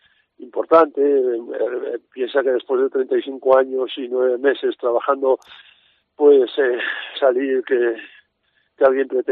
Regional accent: Lodosa, Navarre, Spain; Y en mi pueblo de Lodosa, pues no me engalano tanto.

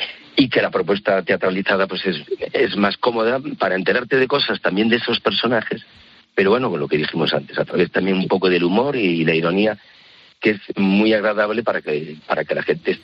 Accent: Galicia, Spain; Yo como gallego que soy y de pueblo, sabes que en los pueblecitos en Galicia está la iglesia y el cementerio metida en el pueblo.

